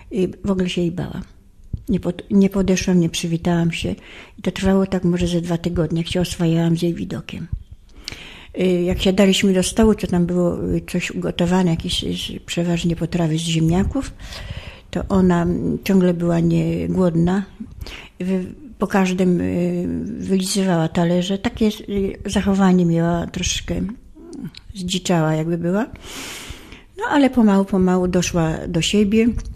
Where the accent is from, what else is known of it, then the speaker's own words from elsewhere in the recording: Błaszki, Łódź Voivodeship, Poland; born there; urodziłam się w Błaszkach koło Kalisza, tam ojciec był komendantem policji i tam mieszkaliśmy